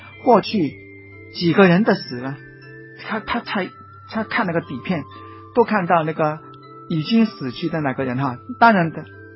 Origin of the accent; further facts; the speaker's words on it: Tai O, Hong Kong; 我生在大澳，也小学的时候也长在大澳。我们的学校是一个很破落的小学校，那大澳是一个很落后的小乡村。